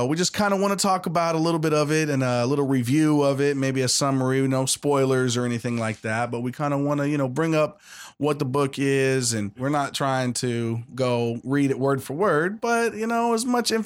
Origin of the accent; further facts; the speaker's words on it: Jordan; they'll know that I'm from Jordan.